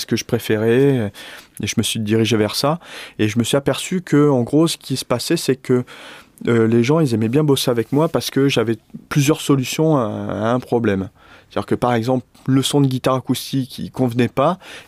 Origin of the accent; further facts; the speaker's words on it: Marseille, Provence-Alpes-Côte d'Azur, France; Bah, je suis originaire de Marseille et puis voilà.